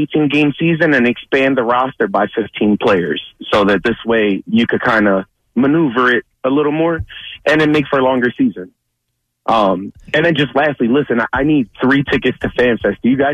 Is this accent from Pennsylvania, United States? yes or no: yes; Philadelphia, Pennsylvania, United States; I don't really like baseball, so I'm a Phillies fan just because I'm from Philly.